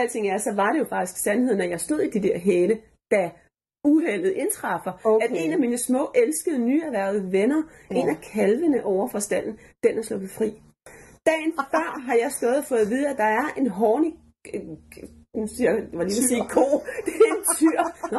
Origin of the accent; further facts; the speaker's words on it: Florida, United States; når jeg kommer mine høje hæle fra Sydflorida.